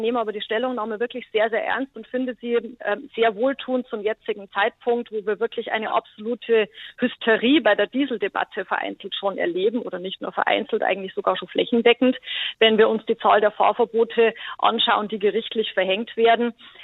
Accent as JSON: {"language": "German", "region": "Bavaria", "country": "Germany", "said": "wie man bei uns in Bayern so schön sagt"}